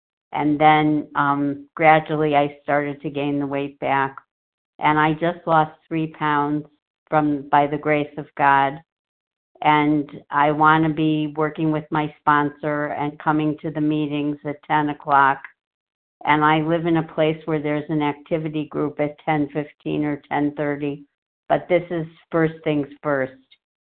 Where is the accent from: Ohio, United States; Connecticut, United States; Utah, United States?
Ohio, United States; Twinsburg; I'm from Twinsburg, Ohio, outside Cleveland